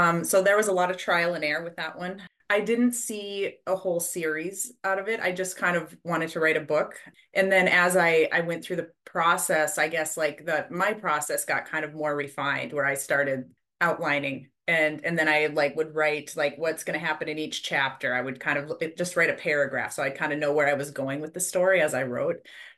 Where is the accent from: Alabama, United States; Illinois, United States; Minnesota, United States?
Minnesota, United States; Pequot Lakes; also born or lived in Bemidji; now in Duluth, United States; I grew up in Pequot Lakes, just north of Brainerd. And then I've lived in Bemidji. Now I'm over kind of in the Duluth area